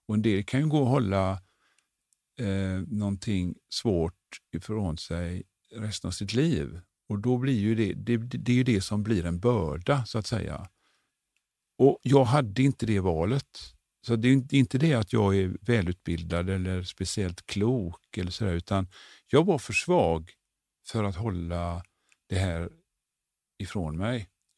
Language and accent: Swedish; Gothenburg, Västra Götaland County, Sweden; Och vi alltså, som göteborgare, så är vi så vana vid att man kan alltid söka jobb på bandet.